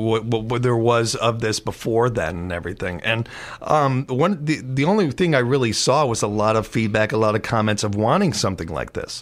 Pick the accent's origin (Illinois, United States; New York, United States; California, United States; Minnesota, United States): Illinois, United States; Chicago; since I was a little kid growing up in Chicago and attending farmers markets my whole life